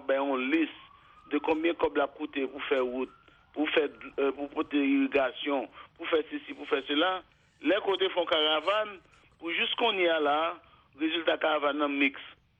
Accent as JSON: {"language": "French", "country": "Haiti", "said": "en tant qu'Haïtien"}